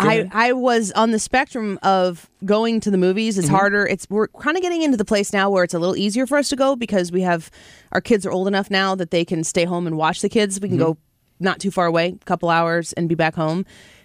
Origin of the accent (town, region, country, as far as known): Dayton, Ohio, United States